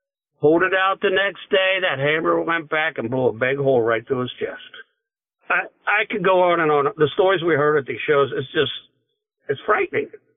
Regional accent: Hamilton, Ohio, United States; We just had one last week in my hometown around Hamilton, Ohio.

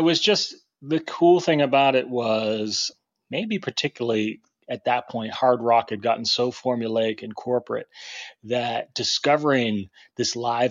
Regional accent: Boston, Massachusetts, United States; I grew up in Boston, Hampton Beach. So semi-trashy beachfront area.

